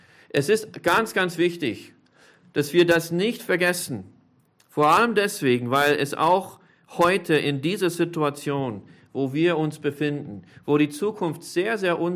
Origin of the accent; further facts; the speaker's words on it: United States; also born or lived in Austria; Ich bin kein Österreicher, ich bin Amerikaner. Ich bin zwar hier geboren, aber der Herr hat uns hierher geführt